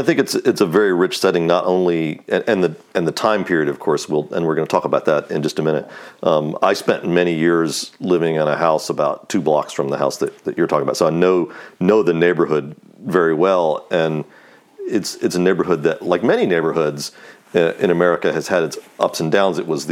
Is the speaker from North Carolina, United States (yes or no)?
yes; Winston-Salem, North Carolina, United States; born there; I was born in Winston-Salem in 1962, so just after the time that your book is set.